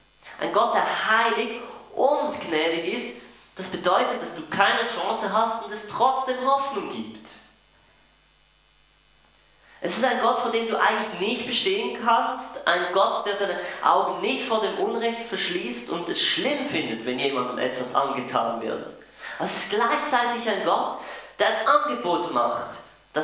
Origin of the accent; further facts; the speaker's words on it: Basel, Basel-Stadt, Switzerland; Ich bin ja in Basel aufgewachsen und ich habe dort immer viele Kontakte.